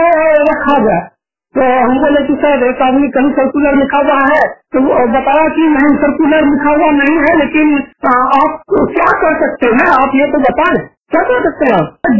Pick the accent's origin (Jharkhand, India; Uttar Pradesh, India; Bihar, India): Bihar, India; Munger; now in Kota, India; मेरा उम्र जो है 25 बरस है। डेट ऑफ बर्थ 10/11/1995 और मैं मुंगेर बिहार से बिलोंग करता हूँ और मैं अभी तो मैं ड्यूटी कर रहा हूँ कोटा में, कोटा राजस्थान में। मैं हैदराबाद हूँ और मैं पढ़ाई बिहार से ही किया, भागलपुर जिला से।